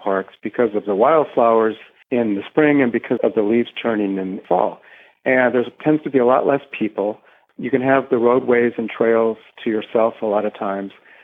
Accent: California, United States; I grew up in California, and it's the first park that my parents ever took me

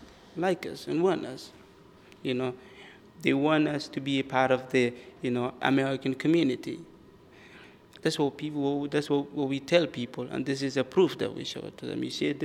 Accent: Somalia; also born or lived in Kenya; now in United States; I'm originally from Somalia. I was in refugee camp in Kenya for a while, for like a decade, you know, before we got here.

